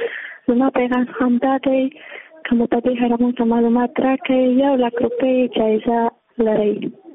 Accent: Jowzjan, Afghanistan; زه د جوزجان دی ولایت یم.

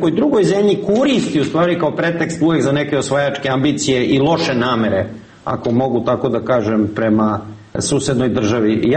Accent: Croatia; još nisu spremni na tako užasno krvoproliće kao kod nas u Hrvatskoj, pre svega u Bosni

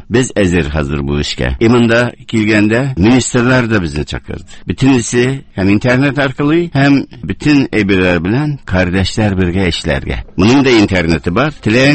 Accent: Kazan, Tatarstan, Russia; moved away; Менә мин үзем татар кешесе булып, Казаннан киткән кеше булып

